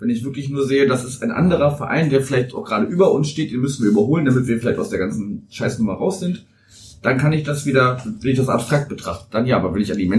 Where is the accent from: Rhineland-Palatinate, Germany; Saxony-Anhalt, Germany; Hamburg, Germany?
Hamburg, Germany; Ich bin ja auch in Hamburg groß geworden, mehr oder weniger